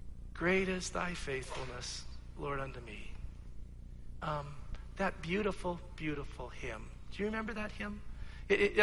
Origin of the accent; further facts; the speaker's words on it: Coquitlam, British Columbia, Canada; like we grew up together in Coquitlam, B.C. We went to the same church.